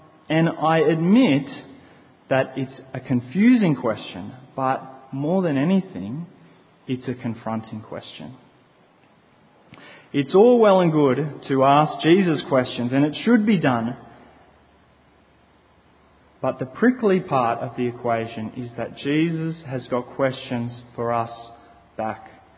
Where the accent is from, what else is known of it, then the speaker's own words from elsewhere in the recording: Port Macquarie, New South Wales, Australia; Now, I grew up near Port Macquarie and spent a lot of time in the sun. We went to the beach every morning before school